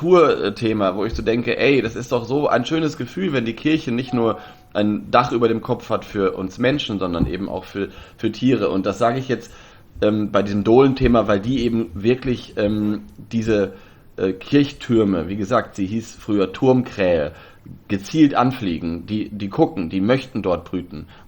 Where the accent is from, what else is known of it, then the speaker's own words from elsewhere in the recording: Lower Saxony, Germany; das ist westliches Niedersachsen, wo die leben, also in meinem Geburtsort